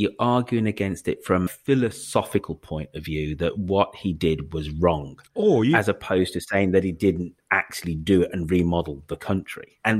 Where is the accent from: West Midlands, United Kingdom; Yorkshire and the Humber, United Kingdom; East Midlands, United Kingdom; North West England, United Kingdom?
West Midlands, United Kingdom; Birmingham; So I'm a Brummie, and this family did a lot for